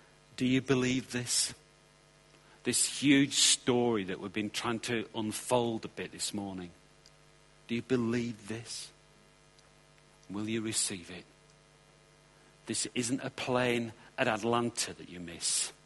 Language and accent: English; United Kingdom; I thought being British, you could just get into any country just like that, you know.